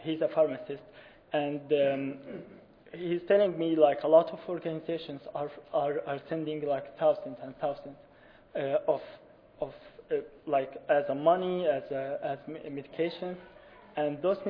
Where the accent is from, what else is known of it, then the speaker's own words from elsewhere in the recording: Syria; now in United States; so I came from Syria 2 years ago